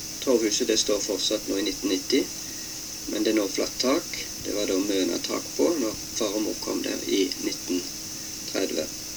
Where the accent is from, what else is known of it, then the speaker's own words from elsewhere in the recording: Tysvær, Rogaland, Norway; born there; Jeg er født på Førland, Tysvær, 27.8.1938.